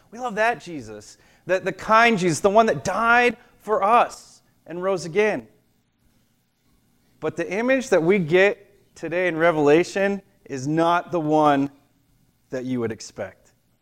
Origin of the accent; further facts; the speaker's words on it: Orlando, Florida, United States; When I was his age, I had a favorite character, and I grew up in Orlando and had family that worked for Disney